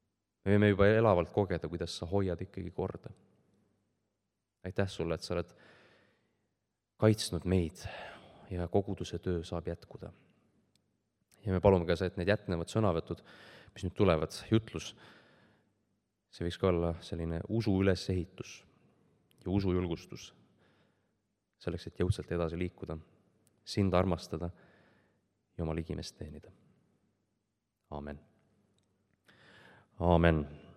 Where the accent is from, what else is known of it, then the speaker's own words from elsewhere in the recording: Saare County, Estonia; mina olen Saaremalt pärit.